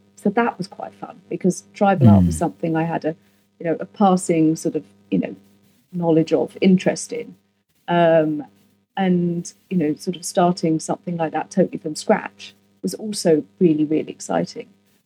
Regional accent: London, United Kingdom; I grew up in London

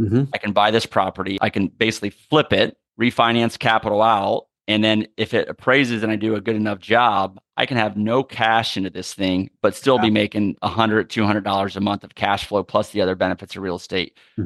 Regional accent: Ohio, United States; I'm from Ohio, married to my wife, Marsha.

